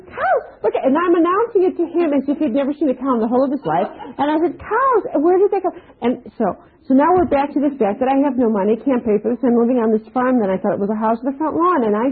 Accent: Chicago, Illinois, United States; You don't understand. I'm from Chicago. And people like me, in my family, we don't even know what a farm is.

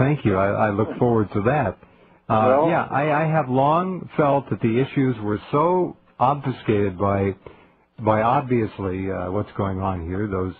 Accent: United States; We poor Americans, I love America, and I as much an American as anyone else

